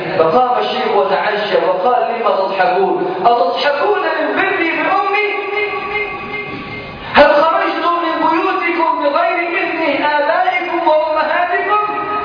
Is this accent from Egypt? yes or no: yes; Egypt; وهو من المدينة المنورة مدرس بالمسجد النبوي الشريف وكان عندنا في مصر ضيفا